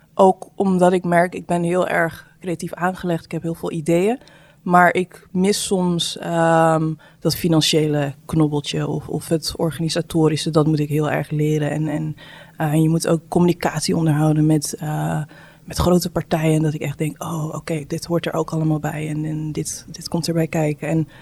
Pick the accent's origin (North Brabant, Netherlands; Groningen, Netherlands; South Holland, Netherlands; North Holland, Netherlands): North Brabant, Netherlands; Roosendaal; Nee, ik kom niet uit Amsterdam. Ja, iedereen denkt ook van... jij komt uit de Randstad. Dan zeg ik, nee, ik kom uit Roosendaal.